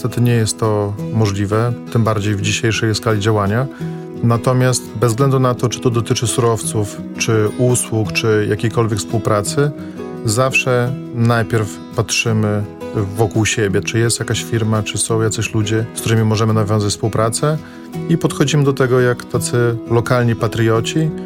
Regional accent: Białystok, Podlaskie Voivodeship, Poland; jesteśmy z Białegostoku i że jesteśmy z Podlasia, bo uważamy, że to jest walor, tak, że jesteśmy ze wschodu, że jesteśmy stąd właśnie.

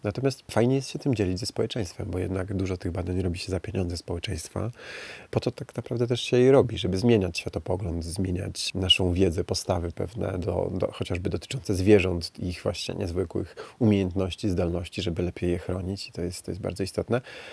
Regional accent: Zamość, Lublin Voivodeship, Poland; born there; tam przez jakiś czas mieszkałem. Potem pracowałem w Lasach Państwowych, w nadleśnictwie Elbląg na północy, a urodziłem się w Zamościu, czyli też na wschodzie, ale bardziej na południu.

